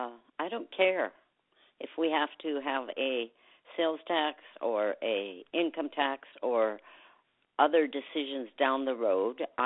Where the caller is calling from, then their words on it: Wasilla, Alaska, United States; I'm calling from Wasilla.